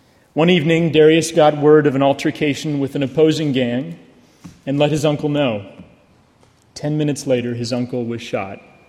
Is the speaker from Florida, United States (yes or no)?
no; New Hampshire, United States; She was not from New Hampshire, the place I'd always intended to return on graduation. She was not even from the United States